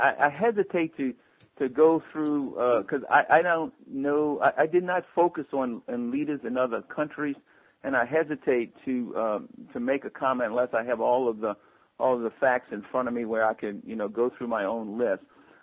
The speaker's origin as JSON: {"language": "English", "town": "New Orleans", "region": "Louisiana", "country": "United States", "tie": "born or raised there", "said": "During Hurricane Katrina in my hometown of New Orleans"}